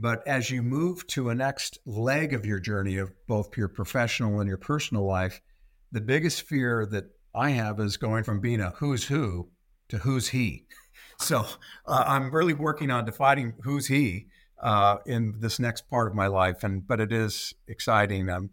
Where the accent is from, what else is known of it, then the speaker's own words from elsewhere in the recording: Portland, Oregon, United States; But I remember I was probably 10 years old, and I grew up in Portland, Oregon, some know, some don't. I was one of 4 boys